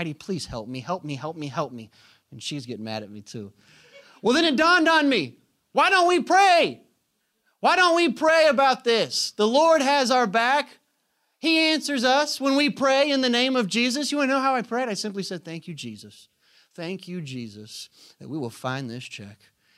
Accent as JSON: {"language": "English", "town": "Tulsa", "region": "Oklahoma", "country": "United States", "said": "I come from the South. That's like non-existent. You know, there's no one who has a home birth in Tulsa, Oklahoma."}